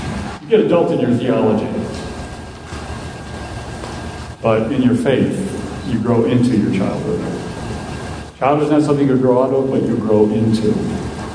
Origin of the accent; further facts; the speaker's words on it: Wales, United Kingdom; Even though I'm Methodist, I may steal it. I'm not Swedish at all. My wife's Norwegian, which is even worse. But I'm Welsh.